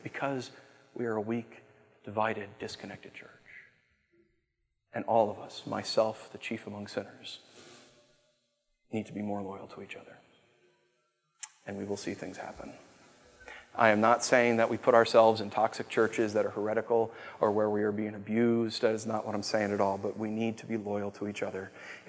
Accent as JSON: {"language": "English", "country": "United States", "tie": "born or raised there", "said": "You look at the church I grew up in America, everything was consumer driven."}